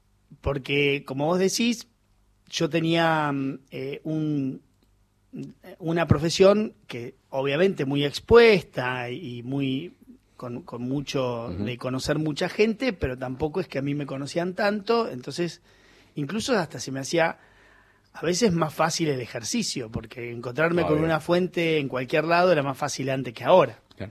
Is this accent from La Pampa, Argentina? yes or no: yes; La Pampa, Argentina; Yo soy de La Pampa, un poco gente, familia de laburo de La Pampa